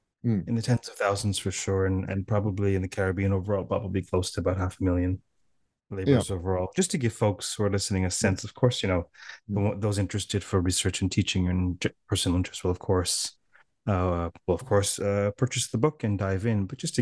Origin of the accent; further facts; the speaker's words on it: Toronto, Ontario, Canada; he speaks Tamil and I speak no Tamil, so we're speaking in English. And he, you know, I said, I'm from Toronto.